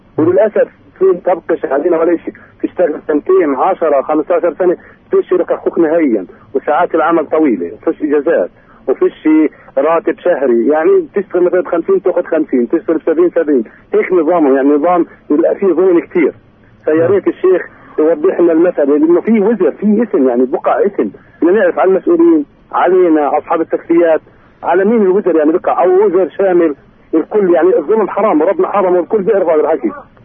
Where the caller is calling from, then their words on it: Al-Bireh, West Bank, Palestine; أنا بقول أنا بحكي معك من مدينة البيرة